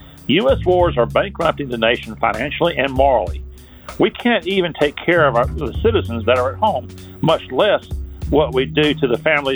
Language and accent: English; Cherryville, North Carolina, United States; I'm from Cherville, North Carolina.